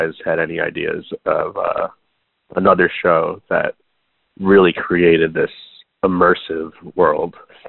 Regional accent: New York City, New York, United States; I'm from New York City.

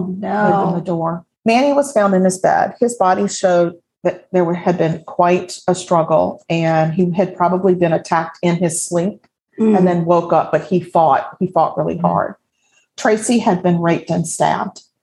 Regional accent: Scotland, United Kingdom; The wee hours of the morning, because I'm Scottish.

